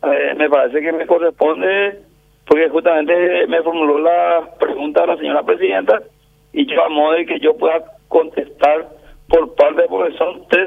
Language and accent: Spanish; Paraguay